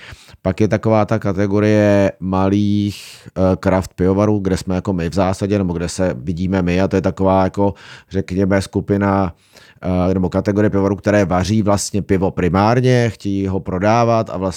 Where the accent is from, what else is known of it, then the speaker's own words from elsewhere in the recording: Prague, Czechia; Na to, že jsem Pražák a narodil jsem se v Praze